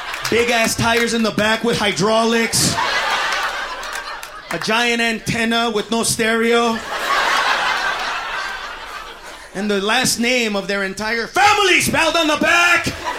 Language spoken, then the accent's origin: English; Alabama, United States; born there; I was born in Alabama. I'm going to die in Alabama.